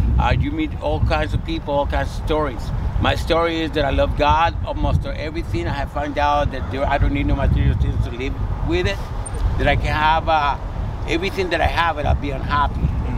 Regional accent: El Salvador; now in United States; I'm a green carder, like I mentioned to you guys before, I'm from El Salvador.

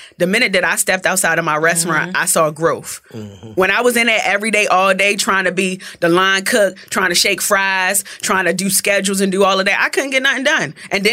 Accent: Baltimore, Maryland, United States; accent: Baltimore; now in Atlanta, United States

